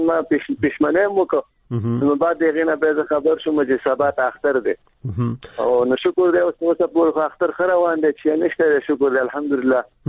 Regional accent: Afghanistan; زه په ننګرهار کې یم، يم د سید کرم ولسوالۍ.

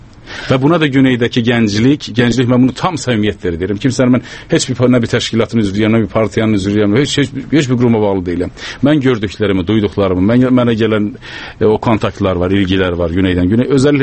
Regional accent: Solduz, West Azerbaijan, Iran; O, Sulduzda doğulmuşam. Sulduz, mənim ana yurdum Sulduz.

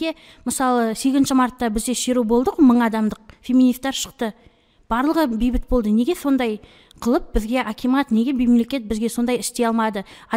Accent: Mangystau Region, Kazakhstan; Мысалы, мен өзімнің туған жерім Маңғыстау ең бірінші бастаған кезде мен өте қатты қорққам. Өйткені біздің адамдардың, енді біздің ауылдың адамдарының қызуғандығын біліп

